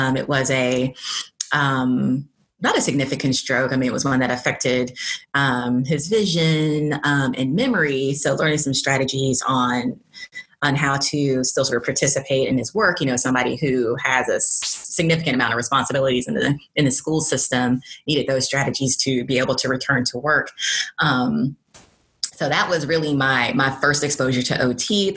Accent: Monroe, Georgia, United States; So I am from Monroe, Georgia, which is a quiet rural community due east of Atlanta.

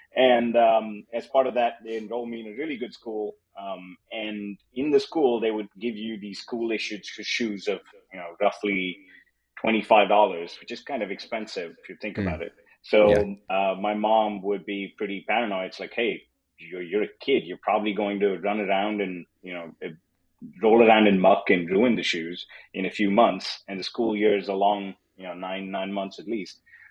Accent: India; I was born in a small farming town in India. That's where I did most of my growing up. I was educated there in Bangalore. I was born on a farm

